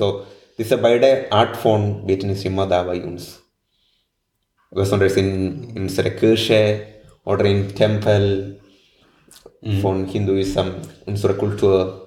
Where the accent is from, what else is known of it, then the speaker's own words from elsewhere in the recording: India; German is a second language; Ja, ich komme aus Indien.